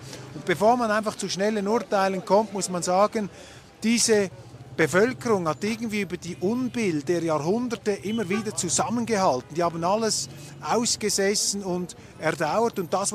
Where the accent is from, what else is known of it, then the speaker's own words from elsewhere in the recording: Switzerland; Aber was man einfach immer sich wieder vor Augen führen muss als Schweizer